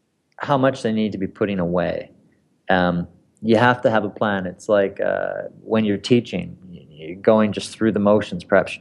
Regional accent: Canada; as a Canadian, for example, I could not use

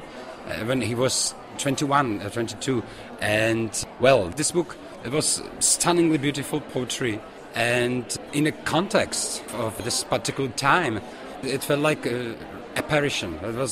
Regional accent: Brno, South Moravian Region, Czechia; It's Brno. And it's the hometown of Ivan Blatný too, of course. Well, I wrote poetry, and I knew virtually nobody in the city of my childhood.

